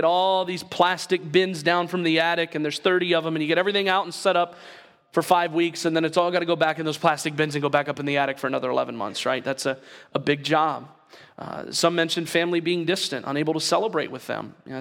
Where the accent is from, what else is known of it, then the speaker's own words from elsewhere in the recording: the South, United States; I don't attend your church. In fact, I'm from the South